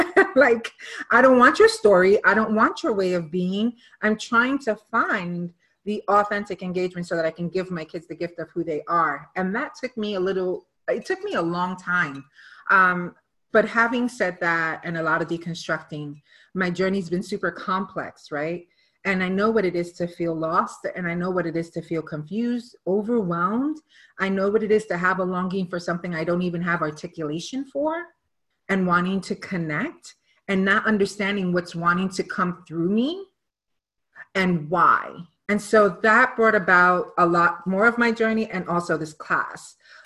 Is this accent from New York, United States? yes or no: yes; New York, United States; born there; that looked like just being Puerto Rican, but more like a New Yorican, because I was born in New York.